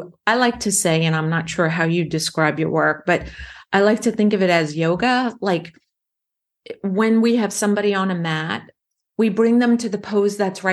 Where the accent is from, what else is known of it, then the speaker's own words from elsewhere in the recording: New York, United States; accent: New York; I'm from New York. I still have my New York accent. That's where I was born and stayed till after college and started my career.